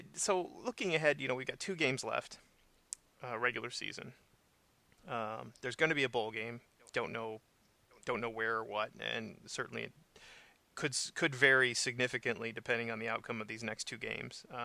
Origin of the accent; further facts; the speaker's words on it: Quad Cities, United States; Well, I had a tough time there, and I'm from the Quad Cities.